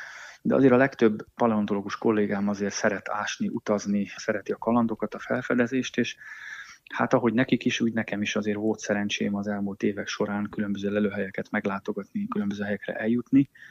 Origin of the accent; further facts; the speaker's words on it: Ajka, Veszprém County, Hungary; én úgy egyébként ajkai vagyok, és Bakonyból származom, és hát ott rengeteg olyan hegy van, sziklafal van, vagy olyan bánya, ugye szénbányák, bauxitbányák akkoriban még azért működtek